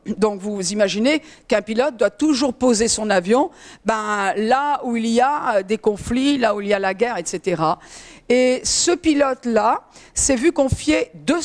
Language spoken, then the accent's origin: French; France; moi je trouve qu'en tant que Française